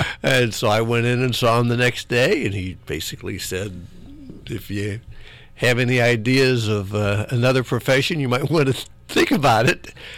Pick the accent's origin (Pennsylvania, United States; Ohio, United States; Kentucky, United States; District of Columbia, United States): Ohio, United States; Cincinnati; Because I was raised in Cincinnati, so when I got out of Bowling Green, I moved back to Cincinnati.